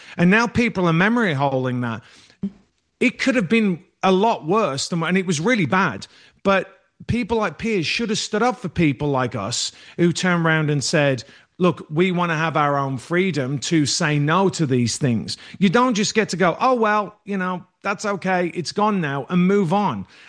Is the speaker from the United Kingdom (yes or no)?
yes; Walsall, West Midlands, United Kingdom; I know in my hometown in Walsall